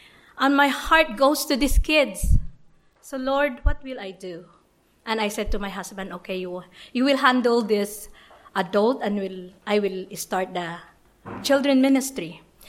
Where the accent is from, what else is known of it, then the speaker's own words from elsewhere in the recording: Philippines; English is a second language; I came from Philippines.